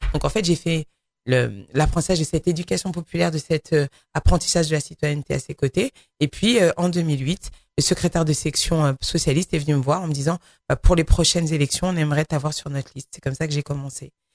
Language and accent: French; Les Mureaux, Île-de-France, France; où j'ai grandi, au Mureau.